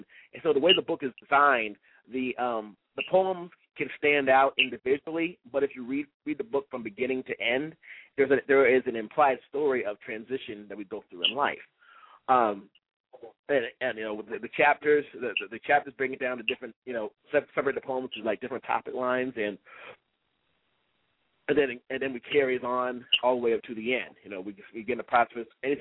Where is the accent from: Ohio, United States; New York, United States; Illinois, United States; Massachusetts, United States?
Ohio, United States; now in Texas, United States; I am originally from Ohio. Yes, I am originally from Ohio, the Buckeye State. It's cold up there. And when I left Ohio and came down to Texas, I did not look back.